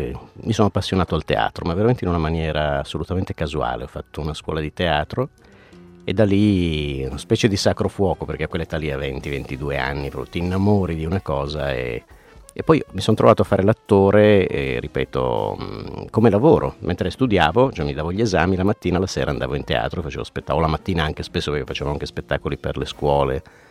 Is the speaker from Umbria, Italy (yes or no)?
no; Nuoro, Sardinia, Italy; moved away as an adult; now in Turin, Italy; Sì, io diciamo sono un sardo barbaricino, sono arrivato a Torino di Nuoro, sono arrivato a Torino nell'81.